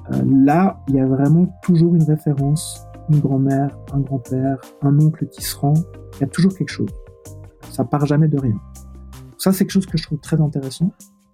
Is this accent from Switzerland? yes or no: yes; Geneva, Switzerland; born there; Je suis né à Genève. J'ai une mère qui est valaisanne, donc des régions montagneuses de la Suisse, et un père qui est ivoirien, de l'ouest de la Côte d'Ivoire, près de Mans.